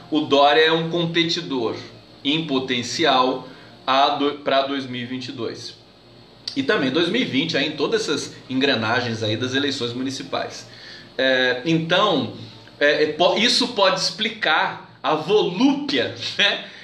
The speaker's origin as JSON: {"language": "Portuguese", "town": "Caçapava", "region": "São Paulo", "country": "Brazil", "said": "Eu sou aqui do Vale do Paraíba, vocês sabem, né? Caçapava e tal."}